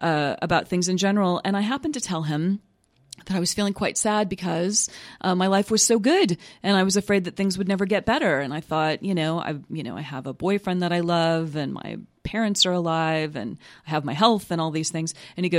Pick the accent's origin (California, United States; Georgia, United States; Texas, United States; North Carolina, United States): Texas, United States; Houston; From Houston, Texas.